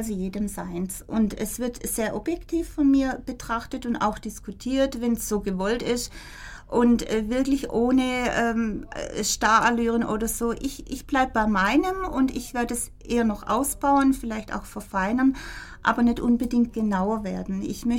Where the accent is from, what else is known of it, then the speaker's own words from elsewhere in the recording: Spielberg, Baden-Württemberg, Germany; born there; ich komme aus, ich bin geboren in Spielberg, ich mag das Kirbachtal